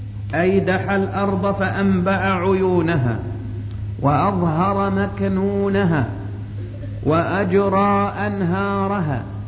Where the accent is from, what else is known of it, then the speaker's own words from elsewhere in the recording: Upper Egypt, Egypt; عشان عندنا في الصعيد بيضة يعني دحية،